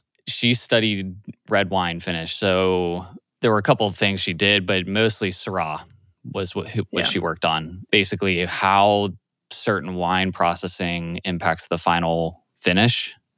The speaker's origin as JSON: {"language": "English", "region": "Midwest", "country": "United States", "tie": "born or raised there", "said": "Like for me too, growing up in the Midwest, it was, you know, baked macaroni and cheese for my grandma."}